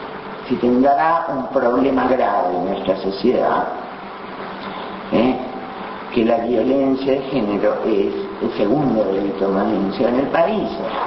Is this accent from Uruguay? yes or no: yes; Uruguay; gratificarme como uruguaya